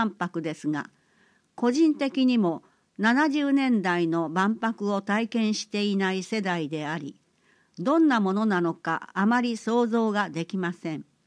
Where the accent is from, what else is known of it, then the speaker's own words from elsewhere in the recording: Iran; now in Japan; 私はイラン出身であることに間違いはありません。